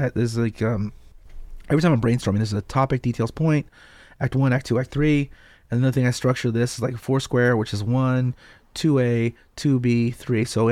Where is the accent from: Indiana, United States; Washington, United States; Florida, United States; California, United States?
California, United States; Monterey Park; born there; I was born in Monterey Park.